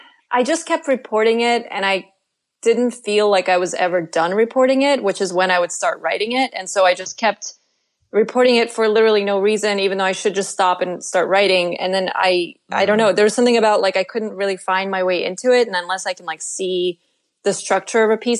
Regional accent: Russia; English is a second language

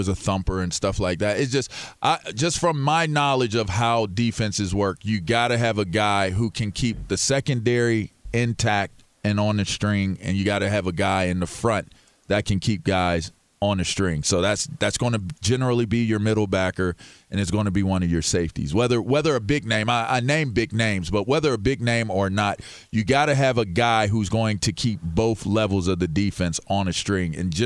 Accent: Pittsburgh, Pennsylvania, United States; Like, and I'm from Pittsburgh, so you gotta understand. I have really been brainwashed to think that defense comes first.

